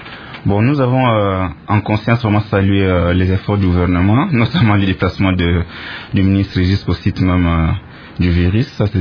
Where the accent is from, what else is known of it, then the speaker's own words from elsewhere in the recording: DR Congo; c'est ici chez nous au Congo.